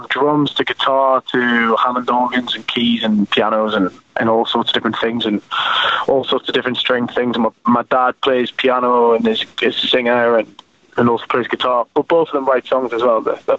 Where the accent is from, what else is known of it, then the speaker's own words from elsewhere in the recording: North East England, United Kingdom; the TV show Jersey Shore got replicated on this side of the Atlantic from my hometown, and it was called Geordie Shore.